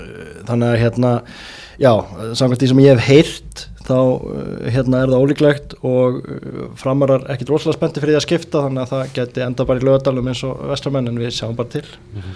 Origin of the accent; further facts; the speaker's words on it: Reykjavík, Capital Region, Iceland; ég er náttúrulega ólst upp bara í Vesturbænum